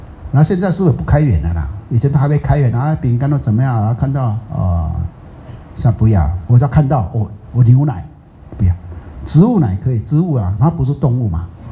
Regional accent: Taiwan; 我们台湾人好笑都很，哎，法师喜欢吃豆腐乳，

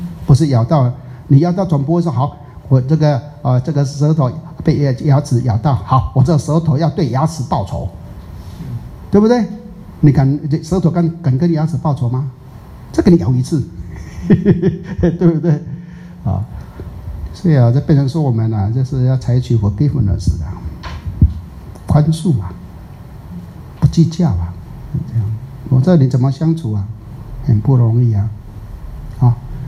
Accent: Taiwan; 就我们台湾人讲的啦

